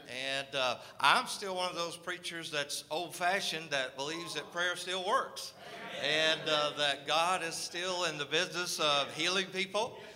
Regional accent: North Carolina, United States; moved away as an adult; so where are you from to talk like that? And North Carolina, we left, went to Washington State in 96 and just north of Seattle

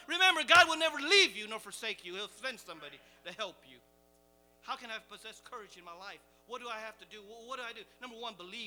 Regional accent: Cambodia; I'm originally from Cambodia, and my family is from there

